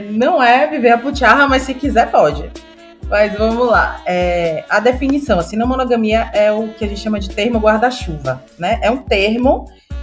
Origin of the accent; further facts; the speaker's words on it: Salvador, Bahia, Brazil; sou de Salvador também. Estou aqui em pleno verão de Salvador.